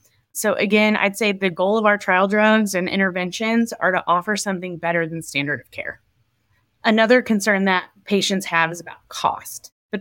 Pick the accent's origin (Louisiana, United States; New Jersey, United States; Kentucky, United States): Kentucky, United States; also born or lived in California / Kansas; So I am originally from the Bluegrass State of Kentucky, but I lived in California and Kansas for training, and now I'm very happy to be caring for patients in the beautiful state of Virginia.